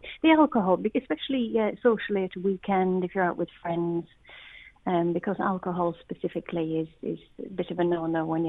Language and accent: English; Ripon, Yorkshire and the Humber, United Kingdom; I'm from Ripon, North Yorkshire.